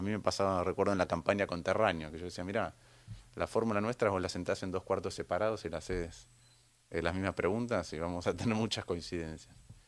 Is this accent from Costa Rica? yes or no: no; Buenos Aires, Argentina; O sea, lo digo como porteño